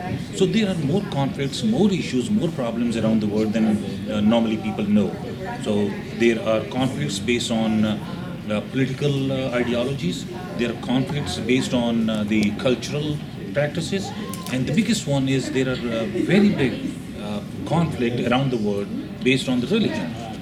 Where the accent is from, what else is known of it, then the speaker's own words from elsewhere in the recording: Pakistan; now in United States; Originally from Pakistan, but of course I'm a proud American now.